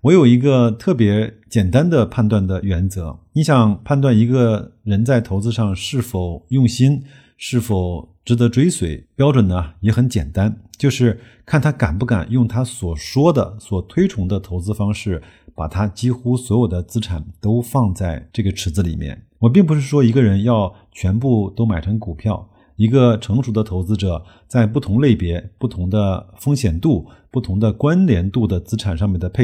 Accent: China

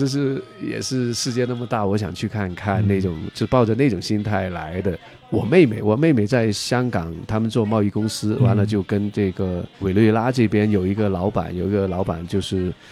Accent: Guangzhou, Guangdong, China; 土生土长广州的。

